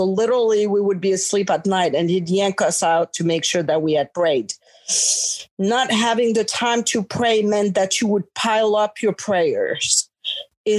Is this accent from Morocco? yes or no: yes; Morocco; I was born and raised in Morocco in North Africa. I am actually the product of a French Catholic mother and a Muslim Moroccan father.